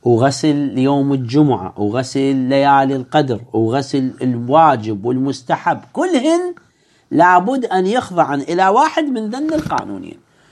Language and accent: Arabic; Iraq; يعني هاي المصطلحات عندنا في العراق تستعمل